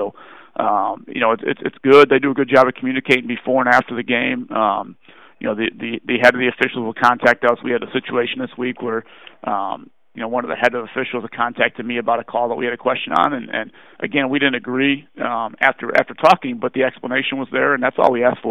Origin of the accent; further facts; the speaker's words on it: Chicago, Illinois, United States; I grew up Irish Catholic in the Chicagoland area, so I was and am a diehard Notre Dame fan.